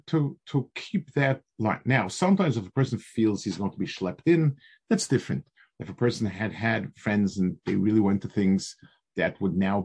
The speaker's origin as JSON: {"language": "English", "town": "New York City", "region": "New York", "country": "United States", "tie": "born or raised there", "said": "I grew up on the Lower East Side, which I don't know if you people, maybe in ancient history, learned about it, but it was a fascinating world."}